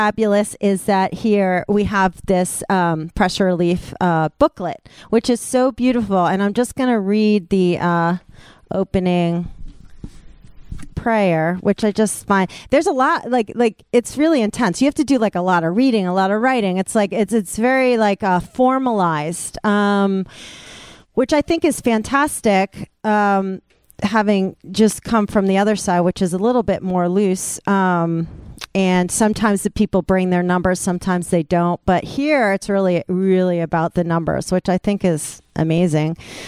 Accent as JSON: {"language": "English", "town": "New York City", "region": "New York", "country": "United States", "lives_now": "Los Angeles, United States", "said": "I'm from New York City, and I found my recovery there, and I just moved to LA."}